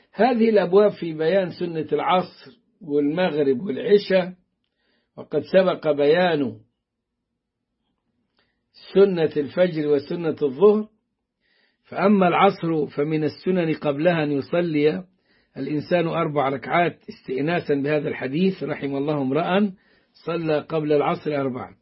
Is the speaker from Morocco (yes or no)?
no; Upper Egypt, Egypt; أنا من الصعيد يقول لي إلا من المنصورة، يا عم الله يكرمك صعيدي